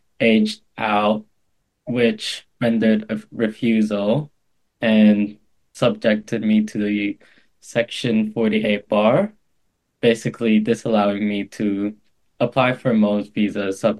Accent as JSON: {"language": "English", "country": "Philippines", "said": "I'm from the Philippines, but I've never really lived there."}